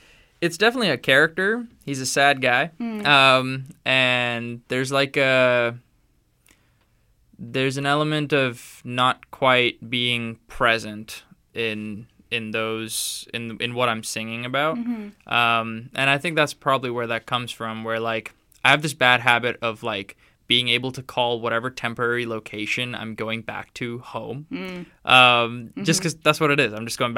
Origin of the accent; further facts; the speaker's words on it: Kolkata, West Bengal, India; also born or lived in Malaysia; Like, first 10 years of my life, I grew up in India.